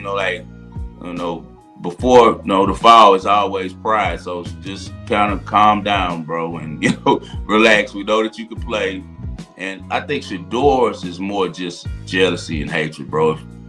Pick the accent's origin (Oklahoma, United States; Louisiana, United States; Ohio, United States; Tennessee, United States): Louisiana, United States; Monroe; I grew up in Monroe, Louisiana, 45 minutes from the campus. We went to homecoming every year growing up.